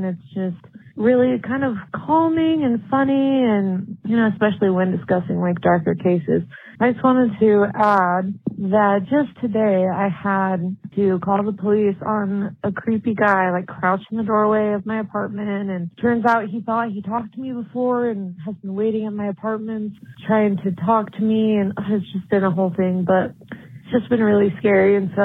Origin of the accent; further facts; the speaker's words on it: Utah, United States; I'm from Utah.